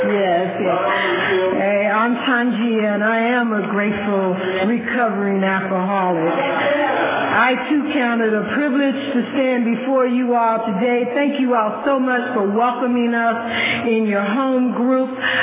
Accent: Chicago, Illinois, United States; now in Fresno, United States; I am from Chicago, Illinois. I've been out here in Fresno, California for, almost 30 years.

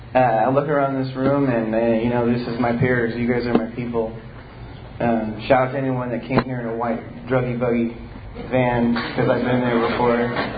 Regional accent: Visalia, California, United States; I grew up here in Visalia, you know, and I don't have anything from my childhood I could blame for my drinking and using.

